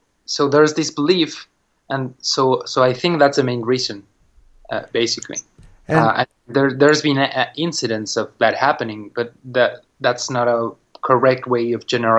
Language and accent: English; Mexico City, Mexico; I come from Mexico City.